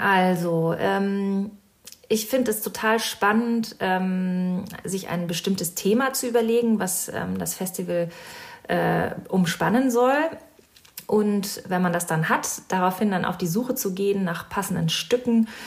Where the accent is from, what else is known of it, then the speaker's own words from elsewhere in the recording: Schleswig-Holstein, Germany; ich bin in der Region aufgewachsen und habe selbst auch schon früher in der Rellinger Kirche gespielt und gesungen.